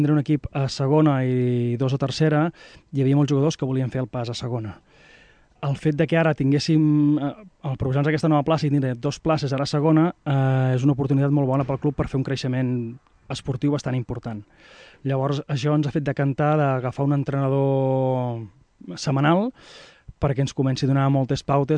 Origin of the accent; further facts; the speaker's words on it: L'Espluga de Francolí, Catalonia, Spain; bàsicament tots som de l'Espluga, tenim algun esporàdic de Montblanc